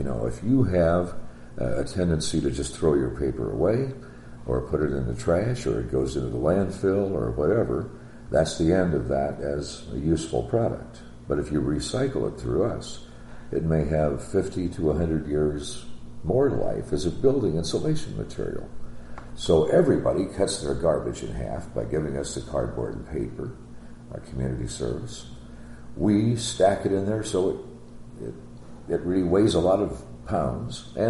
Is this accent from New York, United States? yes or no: no; Story City, Iowa, United States; born there; I was born here in Story City in 1943. Of all our four brothers in the family, I was the only one to be born in a hospital.